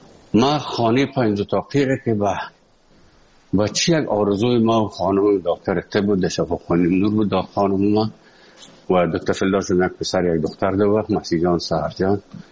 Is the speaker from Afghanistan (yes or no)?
yes; Afghanistan; moved away; also born or lived in Moscow; از افغانستان برامدیم آمدیم سه مسکو 4 سال مسکو